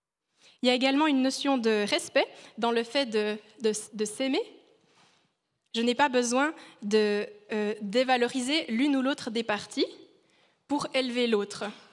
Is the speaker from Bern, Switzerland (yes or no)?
yes; Biel, Bern, Switzerland; Je viens du canton de Berne à Bienne, ce n'est pas comme ça que ça marche.